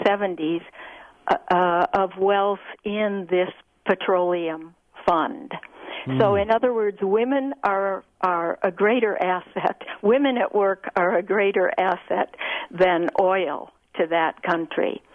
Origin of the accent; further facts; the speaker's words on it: Eau Claire, Wisconsin, United States; I grew up in Eau Claire, some others settled in Dakota Territory, but most of them settled in Wisconsin.